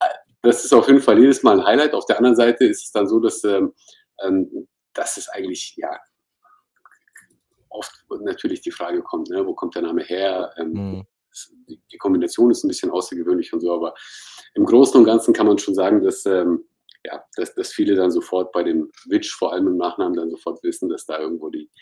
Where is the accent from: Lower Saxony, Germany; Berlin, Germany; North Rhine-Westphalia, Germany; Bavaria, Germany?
Bavaria, Germany; Munich; ich bin gebürtiger Münchner. Das muss man immer dazu sagen, auch wenn man das jetzt im ersten Step bei einem Namen, wenn man den hört, nicht merken würde. Aber ich bin hier geboren, bin hier aufgewachsen, bin praktisch so das Gastarbeiterkind der ersten Generation.